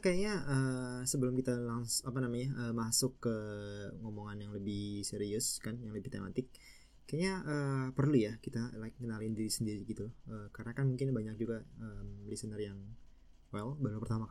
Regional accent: Bogor, West Java, Indonesia; moved away as an adult; now in Japan; aku dari Bogor. Terus di Bogor itu like dari SD sampai kuliah itu di Bogor terus gitu. Dan baru ketika S1 ya, S1 tahun kedua itu baru keluar ke Jepang.

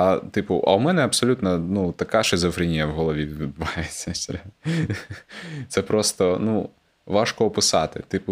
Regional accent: Crimea, Ukraine; moved away; і він, і я, це кримчани зі своєю історією виїзду звідти

